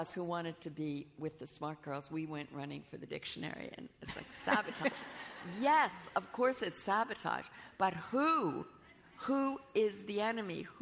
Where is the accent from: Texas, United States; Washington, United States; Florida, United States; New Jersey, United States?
New Jersey, United States; Elizabeth; three real events that happened in my hometown of Elizabeth, New Jersey, when I was in junior high school.